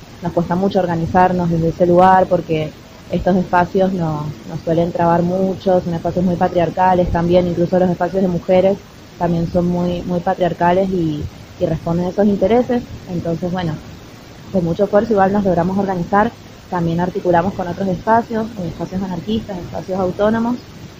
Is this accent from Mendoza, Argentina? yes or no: yes; Mendoza, Argentina; soy de Mendoza, Argentina.